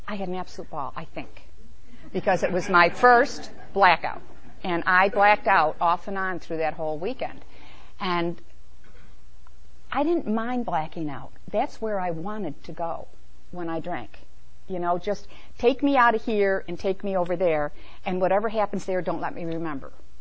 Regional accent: New York, United States; I grew up in New York State and it was legal to drink.

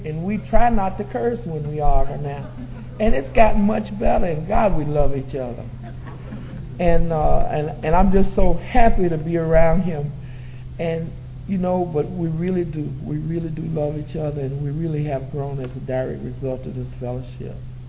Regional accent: Brunswick, United States; I grew up in Brunswick, and I have one brother. I grew up out in the rural area of Brunswick, Brookman community

